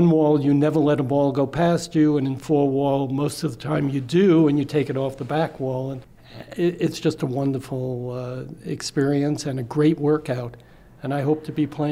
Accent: New York City, New York, United States; I grew up in New York City. I started playing at age 7 or 8 outdoor on a one-wall court.

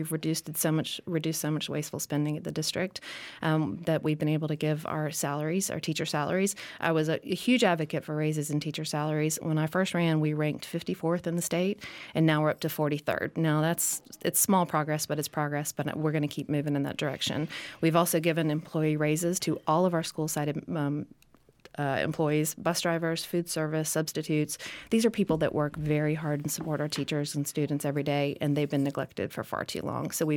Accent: Tallahassee, Florida, United States; So born and raised in Tallahassee, product of the Leon County Public School System, go Trojans, Lincoln graduate.

